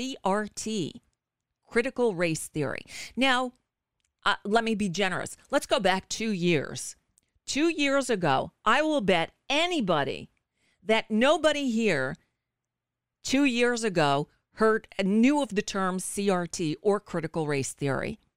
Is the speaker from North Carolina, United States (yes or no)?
no; Bayside, New York, United States; when I was a kid, I lived in New York, right? I lived through sixth grade in Bayside, Queens, went to PS 169.